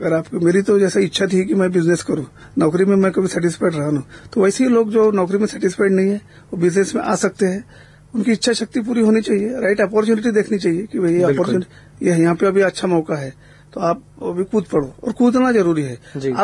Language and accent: Hindi; Maharashtra, India; Basically मैं महाराष्ट्र से हूँ, विदर्भ करके रीजन आता है महाराष्ट्र में, अमरावती डिस्ट्रिक्ट से मैं हूँ।